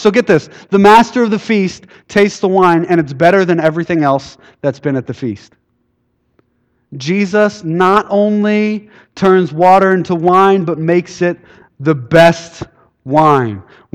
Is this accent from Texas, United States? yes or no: yes; Brazoria, Texas, United States; No, it's in Texas, and it's south of Houston, right before you get to Freeport.